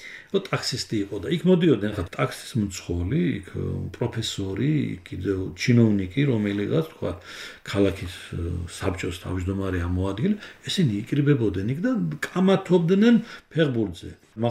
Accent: Sukhumi, Abkhazia, Georgia; now in Tbilisi, Georgia; მე და ჩემი ოჯახის წევრებს აცნობდა როგორც სტუმრები სოხუმიდან

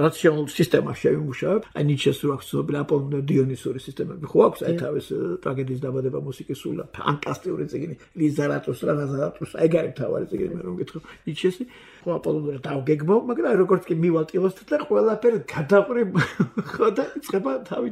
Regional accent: Imereti, Georgia; საერთოდ ხა მე იმერელი ვარ, მაგრამ ქართველი ვარ

